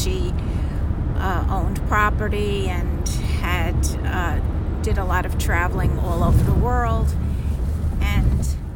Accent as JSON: {"language": "English", "town": "Astoria", "region": "New York", "country": "United States", "tie": "born or raised there", "said": "Oh, I grew up in Astoria, Long Island."}